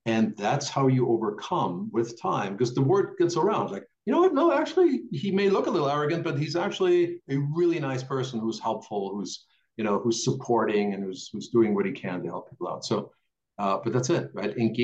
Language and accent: English; Germany; first language de; English is a second language; So my native tongue is actually not English, it's German. So I taught myself English at the age of 11. By the time I was 14, I had native fluency. Americans in Germany thought I was Canadian because I had this strange little accent.